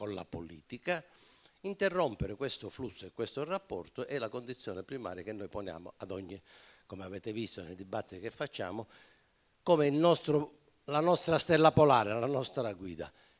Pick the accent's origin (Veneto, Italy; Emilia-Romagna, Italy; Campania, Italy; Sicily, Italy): Sicily, Italy; Casteldaccia; A Casteldaccia, che è il mio paese